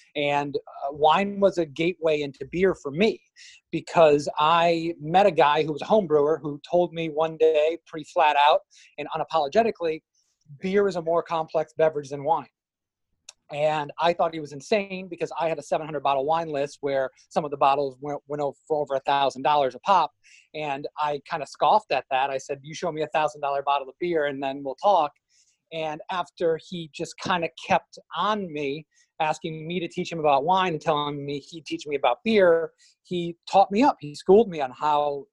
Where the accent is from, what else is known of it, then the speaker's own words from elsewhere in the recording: Detroit, Michigan, United States; I moved down to South Florida from Detroit, Michigan in the early 2000s.